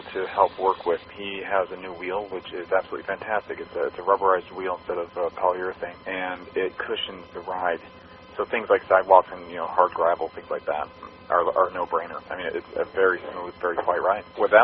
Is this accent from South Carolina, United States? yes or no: yes; Myrtle Beach, South Carolina, United States; Myrtle Beach, South Carolina.